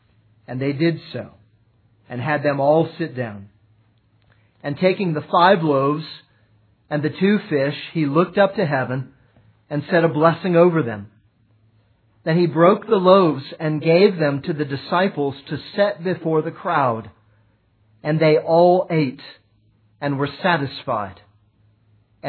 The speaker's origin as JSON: {"language": "English", "town": "St. Petersburg", "region": "Florida", "country": "United States", "tie": "born or raised there", "said": "It was paved when I was a boy growing up in St. Petersburg, Florida."}